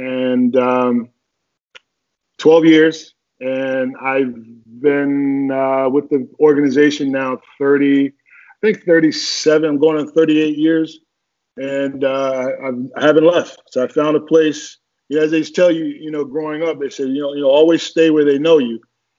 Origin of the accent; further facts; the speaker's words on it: Newark, New Jersey, United States; growing up in Newark, New Jersey, you know, you go and ask your mom for $25 a month to play for karate classes.